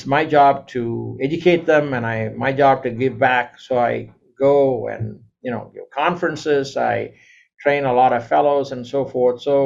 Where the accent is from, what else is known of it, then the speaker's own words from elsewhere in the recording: Chennai, Tamil Nadu, India; because growing up in Madras, you just met your friends who were there.